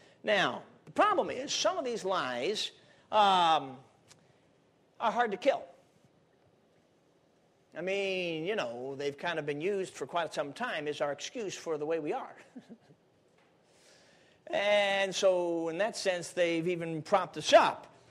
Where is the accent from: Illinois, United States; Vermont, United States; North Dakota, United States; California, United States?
Illinois, United States; Chicago; Well, I grew up in Chicago. You know, so I'm used to the city. I am not used to the country.